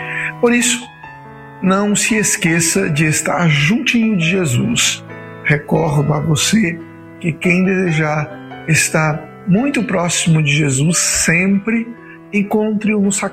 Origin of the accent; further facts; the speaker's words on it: Maranguape, Ceará, Brazil; E eu, aqui, longe da minha terra, maranguapense, cearense, daqui, dessas terras